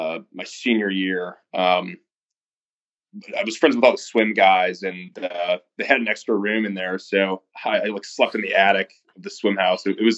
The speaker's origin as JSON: {"language": "English", "town": "Milwaukee", "region": "Wisconsin", "country": "United States", "tie": "born or raised there", "also_born_or_lived": "Oregon / Texas / Green Bay", "said": "I was born in Oregon. I lived there for about 4 months when I was an infant, and then moved to Texas for 2 years. And then thereafter, I moved to Wisconsin. More specifically, I lived in Milwaukee for about 13 years"}